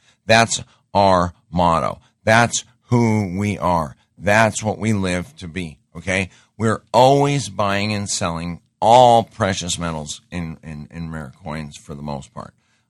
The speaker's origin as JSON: {"language": "English", "town": "Great Falls", "region": "Montana", "country": "United States", "tie": "born or raised there", "said": "My hometown in Great Falls, Montana, doesn't even have a coin dealer anymore."}